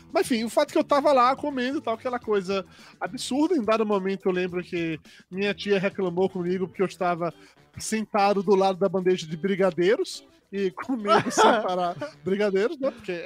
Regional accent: Amargosa, Bahia, Brazil; vocês sabem que eu sou do interior da Bahia, uma cidade chamada Amargosa, tá?

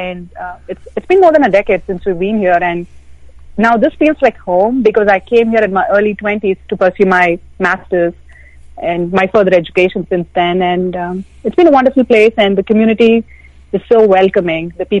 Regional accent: India; I mean, at least growing up in India, we had standard channels from the government

